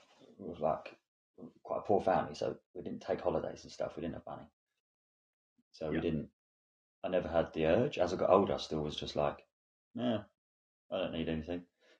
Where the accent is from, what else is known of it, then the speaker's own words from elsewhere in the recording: Hastings, South East England, United Kingdom; now in New Zealand; My family and friends think I've got a twang. I grew up in Hastings, not Hastings, New Zealand. Hastings, England. Similar place though.